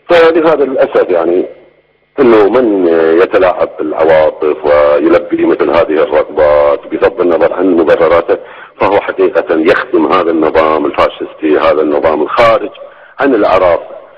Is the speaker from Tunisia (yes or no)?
no; Kuwait; ونحن كشعب كويتي